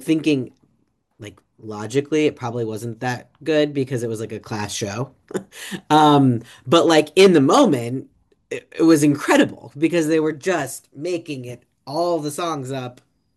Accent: Columbus, Ohio, United States; now in New York City, United States; Yes, I'm originally from Columbus, Ohio, and took some improv classes, and then when I moved to New York City, was going to continue with improv

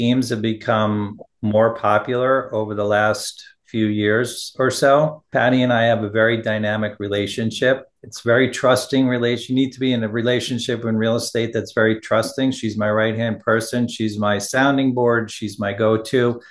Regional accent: Huntington, New York, United States; now in Hamptons, United States; I'm originally from Huntington, from Up Island, as they refer to. And I've been in the Hamptons for about 35 years.

